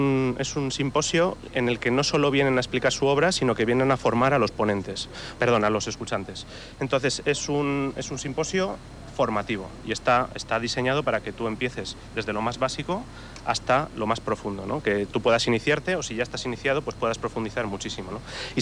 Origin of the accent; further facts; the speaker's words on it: Madrid, Community of Madrid, Spain; moved away; Llevo aquí viviendo 6 años, yo soy de Madrid y desde que he venido